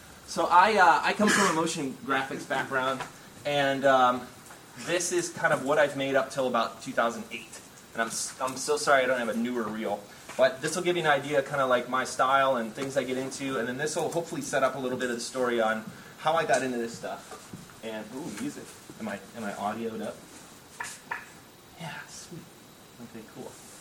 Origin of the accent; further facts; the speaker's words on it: Michigan, United States; kind of a little bit about how I grew up in Michigan and figured out that I wanted to do this stuff.